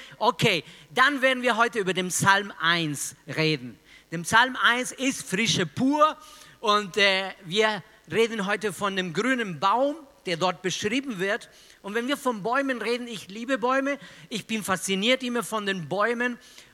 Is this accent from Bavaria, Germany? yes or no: yes; Regensburg, Bavaria, Germany; es ist eine Herausforderung, genau heute an diesem Sonntag als Regensburger nach Fürth zu kommen.